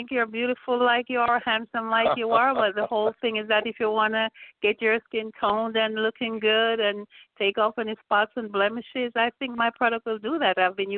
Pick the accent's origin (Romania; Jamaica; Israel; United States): Jamaica; I'm from Jamaica. I boil them all, and I feel better when I boil my bush.